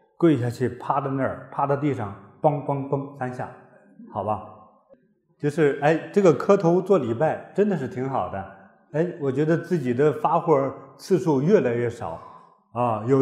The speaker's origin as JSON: {"language": "Chinese", "country": "China", "tie": "born or raised there", "said": "我在小时候长大的过程之中啊，在中国经常用各种各样的原因会说一个叫理解万岁哈"}